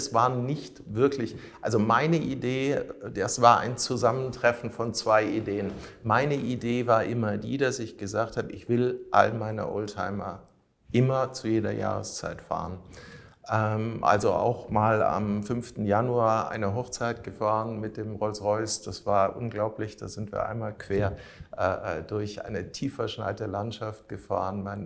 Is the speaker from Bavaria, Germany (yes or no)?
no; Heidelberg, Baden-Württemberg, Germany; born there; ich bin ursprünglich gebürtiger Heidelberger, da habe ich auch schon ein großes Netzwerk.